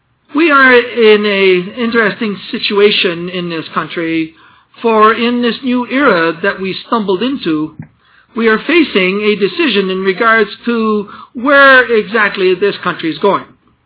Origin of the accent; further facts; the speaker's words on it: Quebec, Canada; accent: Quebecois; first language fr; English is a second language; I'm going to speak mostly, essentially, in a North American English, which is not my mother tongue. My mother tongue is Quebecois, or as some of my less friendlier friends from France would say, 18th century French.